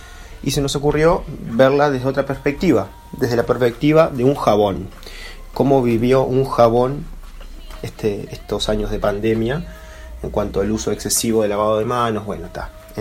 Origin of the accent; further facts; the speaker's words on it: Montevideo, Uruguay; porque algunos venimos de allá de Montevideo, de participar muchos años en esas instancias